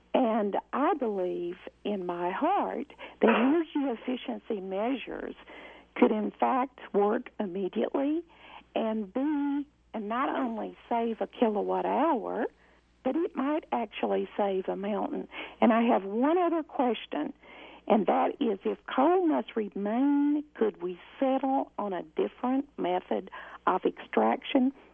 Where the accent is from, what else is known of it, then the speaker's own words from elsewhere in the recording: Virginia, United States; I'm from Wise County, Virginia.